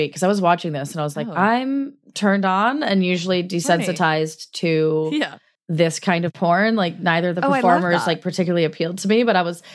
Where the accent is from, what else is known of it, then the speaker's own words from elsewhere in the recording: Colorado, United States; I grew up in Colorado, big party school.